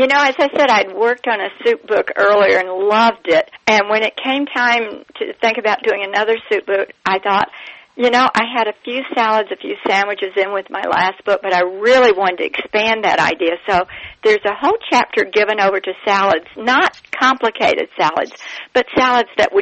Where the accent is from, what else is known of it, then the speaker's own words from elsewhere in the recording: Memphis, Tennessee, United States; accent: Southern; I grew up in the South in Memphis, and I was lucky enough to go to college in New Orleans